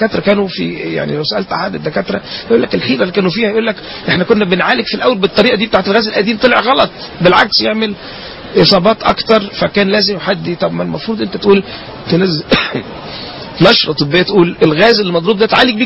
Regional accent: Egypt

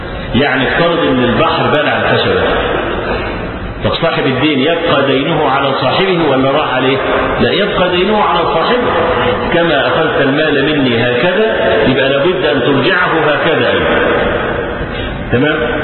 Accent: Egypt; احنا عندنا في مصر

